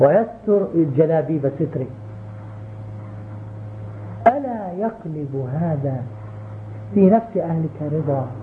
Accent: West Bank, Palestine; moved away as an adult; now in Amman, Jordan; أنا خرجت ماشيا من الضفة الغربية إلى الضفة الشرقية على الأرض.

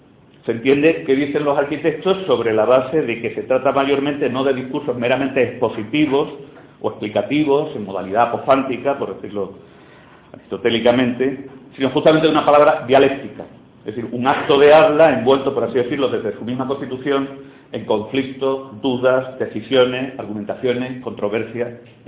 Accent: Murcia, Region of Murcia, Spain; la fachada del Ayuntamiento de Murcia, de donde vengo, es una obra interesante

